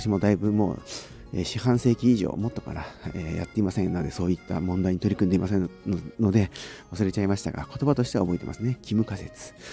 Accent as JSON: {"language": "Japanese", "town": "Ichikawa", "region": "Chiba", "country": "Japan", "tie": "born or raised there", "said": "というですね、生まれも育ちも、現在住んでいる場所も、そして現在の働いている拠点、そしてその他の地域活動の拠点もですね、いずれも千葉県の市川市というですね、ところだという生粋の、市川人"}